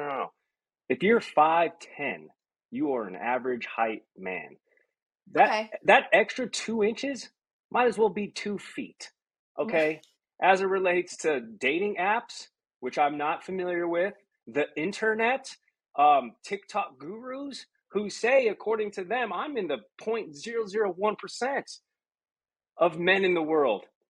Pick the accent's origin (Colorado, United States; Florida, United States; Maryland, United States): Colorado, United States; Denver; I'm from Denver, not born but raised there, and I hate the Broncos.